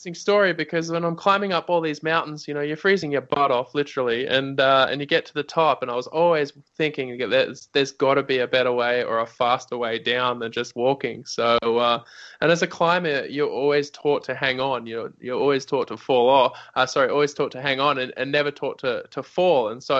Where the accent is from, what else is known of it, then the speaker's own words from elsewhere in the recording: Sydney, New South Wales, Australia; now in California, United States; I'm from Sydney, Australia. I'm Australian. I've been living in California for about 10 years now